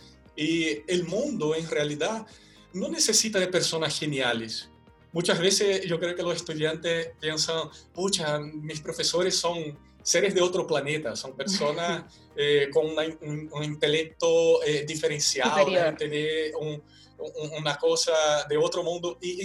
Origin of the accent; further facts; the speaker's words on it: Brazil; Spanish is a second language; yo como brasileño en Brasil amanece muy temprano, la vida comienza muy temprano.